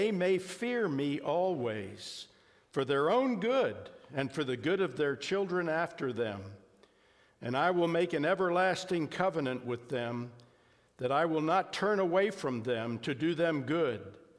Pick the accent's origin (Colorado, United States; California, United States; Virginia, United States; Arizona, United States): Virginia, United States; Arlington; I grew up in Arlington, Virginia.